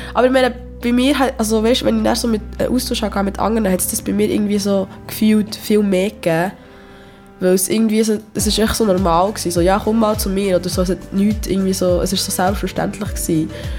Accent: Switzerland; also ich bin ja auch Schweizerin

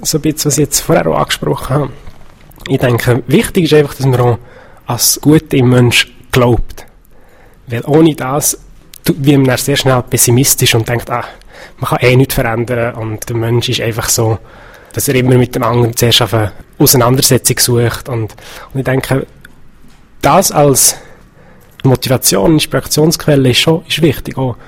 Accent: Romandie, Switzerland; Ich bin heute in Romandie aufgewachsen

